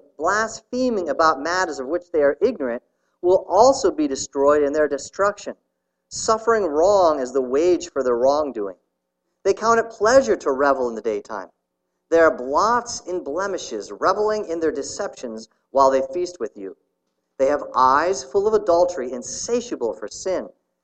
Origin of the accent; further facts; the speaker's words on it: Canton, Ohio, United States; This is run by the Canton Baptist Temple, which is essentially my hometown.